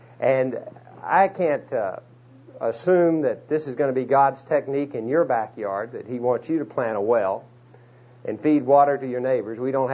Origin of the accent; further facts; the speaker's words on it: Dallas, Texas, United States; I'm here tonight from Dallas, Texas